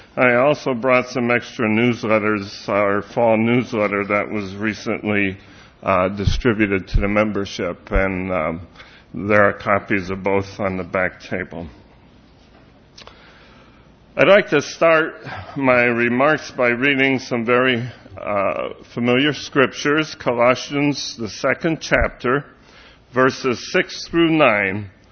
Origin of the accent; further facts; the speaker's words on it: Harvey, Illinois, United States; born there; I was born in Harvey, Illinois, as many of you know, and some of you knew my parents and grandparents.